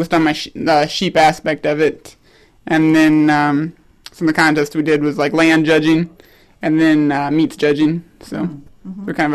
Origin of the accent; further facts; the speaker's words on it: Paulina, Iowa, United States; I guess I grew up on a farm in northwest Iowa, up by Paulina, Iowa.